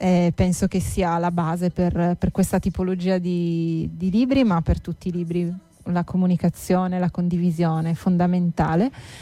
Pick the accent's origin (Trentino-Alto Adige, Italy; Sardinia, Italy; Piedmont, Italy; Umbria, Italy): Sardinia, Italy; Che canto io sono sarda